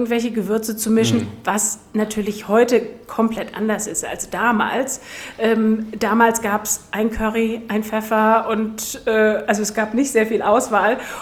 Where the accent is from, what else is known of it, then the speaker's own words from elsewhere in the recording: Wiesbaden, Hesse, Germany; Ehrlich gesagt bin ich mit Gewürzen groß geworden, ich komme nicht aus Hamburg, ich komme aus Wiesbaden